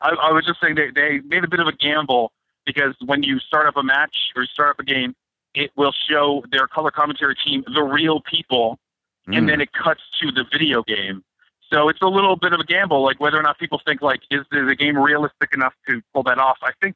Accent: Canada; as a Canadian.

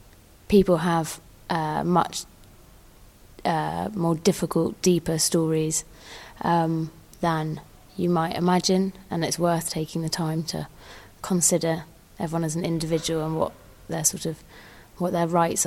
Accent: Mile End, London, United Kingdom; I'm from Mile End.

